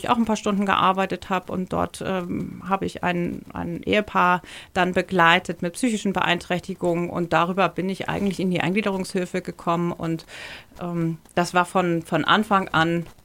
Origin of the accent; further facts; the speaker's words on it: Northern Germany, Germany; Ich bin ein Meeresmensch, ich mag Norddeutsch, ich bin mit Plattdeutsch aufgewachsen in der Familie. Meine Großeltern haben überwiegend Platt gesprochen, von daher, ich verstehe das alles. Ich mag den Norden, es ist meine Heimat